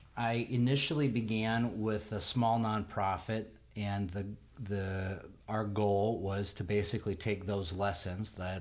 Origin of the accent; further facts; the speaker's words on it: Anchorage, Alaska, United States; I'm from Anchorage. I grew up in Anchorage, so this has been home for me.